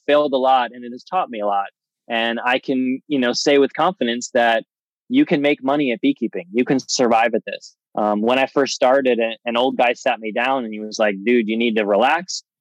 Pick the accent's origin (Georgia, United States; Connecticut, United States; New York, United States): New York, United States; So I'm from New York and I grew up in a family of actors.